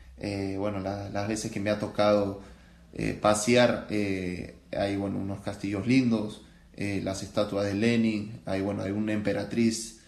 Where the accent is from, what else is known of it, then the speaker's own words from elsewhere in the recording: Peru; Estuve sin equipo un mes, esperando en mi país, en Perú. Tuve muchas ofertas en mi país